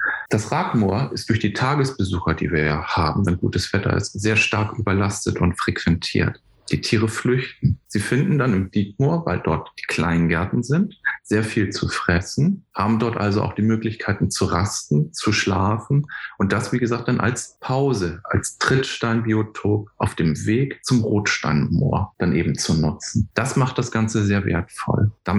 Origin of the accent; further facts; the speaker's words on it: Hamburg, Germany; Wir als Hamburger sind Vorbild für andere Städte.